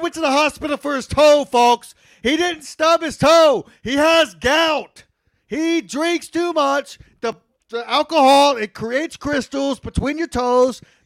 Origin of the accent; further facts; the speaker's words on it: Texas, United States; I'm from Texas, dude. I don't drive in the city.